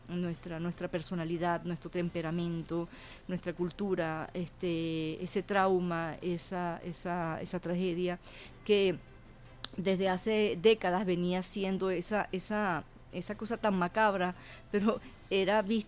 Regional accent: Venezuela; yo no soy 50% venezolana o 50% palestina. Yo soy 100% venezolana y yo soy 100% palestina. Yo no me integro, yo no me asimilo, yo soy un sincretismo latino-árabe, venezolana-palestina.

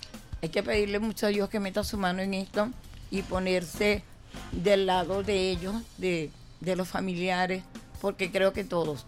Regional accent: Venezuela; porque somos venezolanos y tenemos que querernos, no dividirnos.

